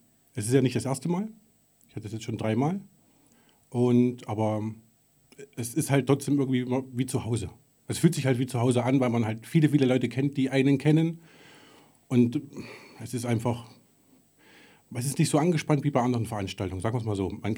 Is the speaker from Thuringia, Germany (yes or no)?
yes; Thuringia, Germany; ja, ich komme aus Thüringen. Man hört es vielleicht auch, ich habe einen Akzent, den verheimliche ich auch nicht.